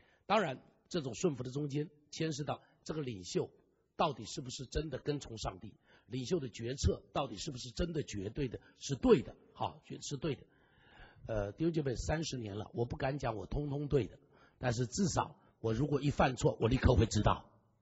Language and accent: Chinese; China; now in United States; 我们中国人开车就只看三个后视镜，对不对？中间的、左边的、右边的，所以中国人常常会出车祸